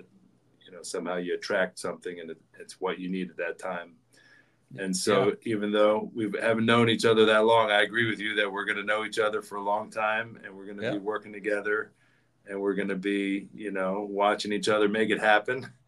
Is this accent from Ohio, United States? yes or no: no; Pittsburgh, Pennsylvania, United States; I am from Pittsburgh. So I'm from a blue collar city, at least.